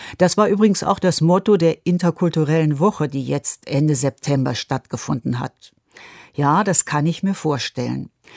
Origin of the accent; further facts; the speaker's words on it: West Germany, Germany; ich bin Westdeutsche.